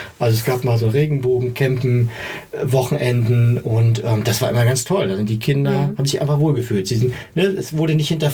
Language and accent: German; East Germany, Germany; Ich komme aus dem Osten, das ist so das Übliche.